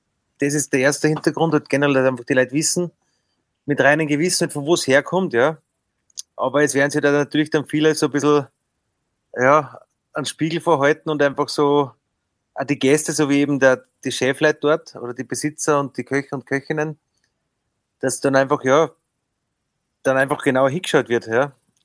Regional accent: Austria; wie jetzt natürlich für Milchbetriebe bei uns in Österreich oder für wahrscheinlich Fleischbetriebe bei uns in Österreich

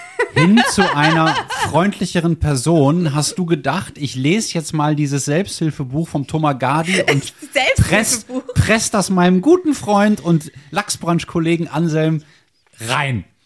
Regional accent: Rhineland, Germany; ich bin Rheinländer

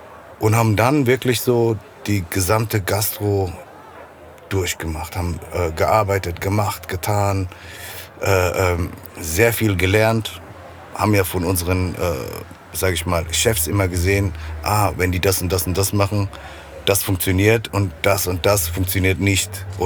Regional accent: Frankfurt, Hesse, Germany; wie wir als Frankfurter eine moderne Apfelweinkneipe sehen würden.

